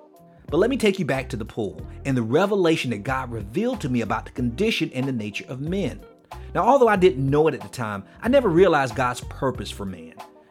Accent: Miami, Florida, United States; when I grew up in Liberty City, we had 5 high schools in Liberty City and 2 mall-sized shopping centers and a theater.

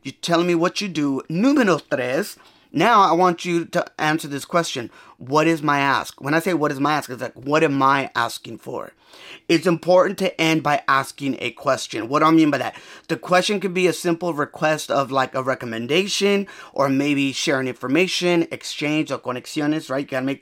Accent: Los Angeles, California, United States; I'm a talent recruiter here in the West. I'm from Los Angeles, California.

